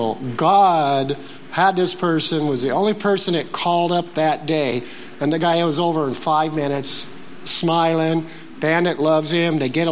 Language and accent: English; Fall City, Oregon, United States; We are from Fall City, Oregon. Anybody know where that's at?